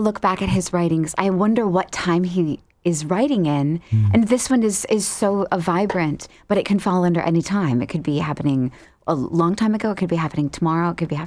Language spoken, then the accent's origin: English; Hastings, Minnesota, United States; I'm originally from Hastings, Minnesota, which is all very, very small river town in it's Lock and Dam number 2 on the Mississippi, right south of Minneapolis, St. Paul.